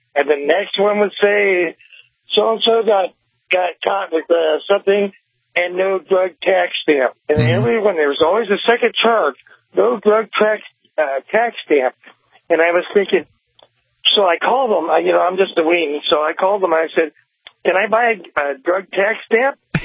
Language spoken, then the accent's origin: English; Chico, California, United States; now in Utah, United States; But first off, I was born in Oroville, California Hospital, and I was raised in Chico, and I came out here, and there was not that much water when I came out here last year.